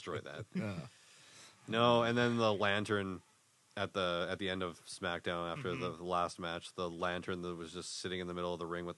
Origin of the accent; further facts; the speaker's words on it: Winnipeg, Manitoba, Canada; And we're from Winnipeg, you idiots.